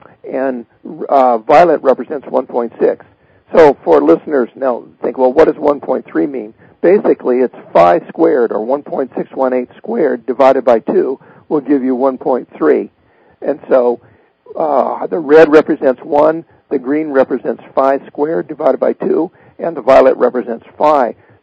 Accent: Las Vegas, Nevada, United States; when I was born in Las Vegas, I used to, as a child, go and hear all these great musicians play.

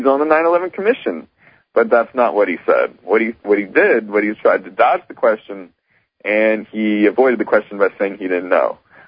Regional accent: United States; I mean, even I'm annoyed, and I'm an American.

